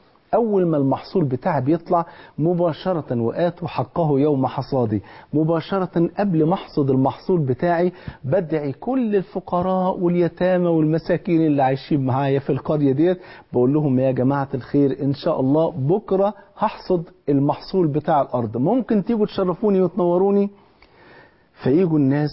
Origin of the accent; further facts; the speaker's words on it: Egypt; وحصل أيضا في القرن العشرين في بلدنا الحبيب في مصر في الستينيات، ويعني في أواخر الستينيات كان حصل عندنا في مصر حاجة غريبة جدا